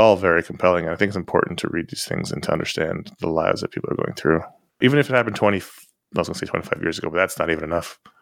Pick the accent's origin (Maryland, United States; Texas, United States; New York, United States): New York, United States; New York City; I mean, I grew up in New York City in the 80s.